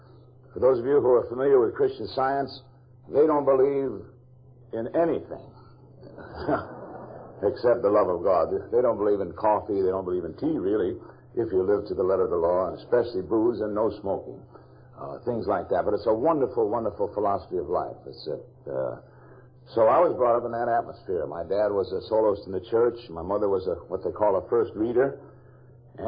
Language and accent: English; Syracuse, New York, United States; also born or lived in East Orange; And I was born in East Orange, New Jersey, but my hometown is Syracuse, New York.